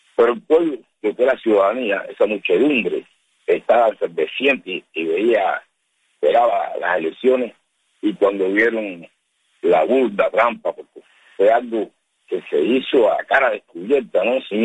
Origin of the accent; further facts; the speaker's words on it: Cuba; Y soy cubano y hablo de Cuba